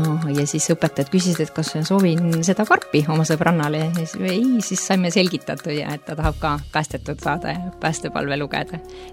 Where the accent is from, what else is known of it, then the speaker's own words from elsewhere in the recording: Harju County, Estonia; ma ei ole linnas üles kasvanud, olen nagu maakohas, Tallinnast natuke väljas poole, et koolis ma käisin linnas